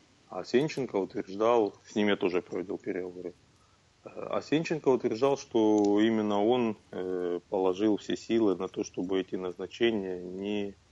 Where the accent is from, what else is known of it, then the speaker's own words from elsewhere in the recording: Luhansk, Luhansk Oblast, Ukraine; also born or lived in Lviv; Я родился во Львове, пошел там в школу. Закончил школу в Луганске, поступил там в институт.